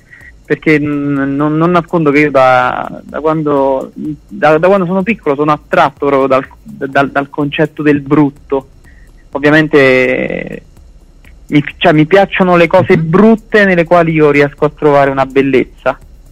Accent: Molise, Italy; dalle parti mie, io sono molisano

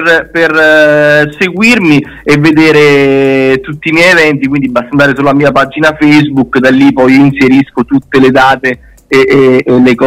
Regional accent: Cassino, Lazio, Italy; io vengo da Cassino

